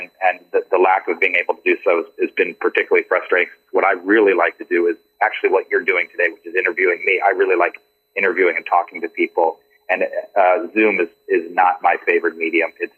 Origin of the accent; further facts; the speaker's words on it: Washington, District of Columbia, United States; also born or lived in Bloomington; And when I came back to Washington, D.C., to my hometown to work in think tank land, that 15 years served me really well.